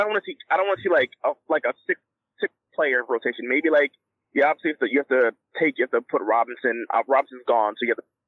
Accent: Jamaica; I'm Jamaican also, but I'm a U.S. fan, so it hurts me when the U.S. plays Jamaica

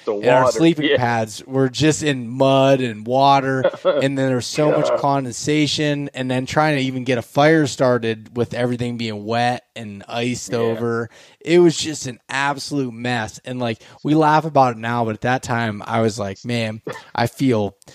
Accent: Pennsylvania, United States; even just hunting my home state in Pennsylvania

